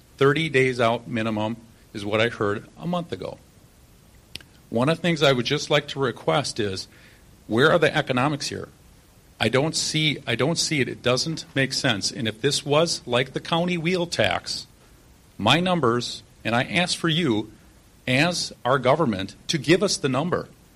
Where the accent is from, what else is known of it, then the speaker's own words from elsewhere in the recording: West Milwaukee, Wisconsin, United States; I grew up in West Milwaukee near Miller Park my entire lifetime.